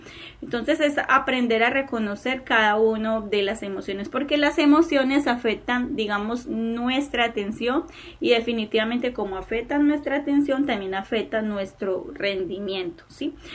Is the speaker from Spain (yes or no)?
no; Colombia; Porque pues yo soy de Colombia, entonces pues ustedes conocen que Colombia tiene un clima maravilloso